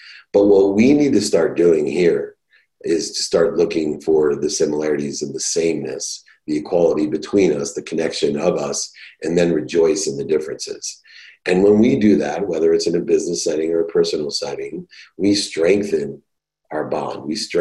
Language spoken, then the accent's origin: English; San Diego, California, United States; I'll give you an example. I'm from San Diego.